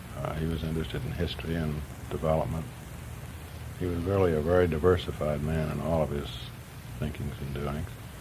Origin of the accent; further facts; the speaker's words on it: Bend, Oregon, United States; born there; But I'm told that I was born May 20th in Bend, Oregon, 1913, about 106 years ago.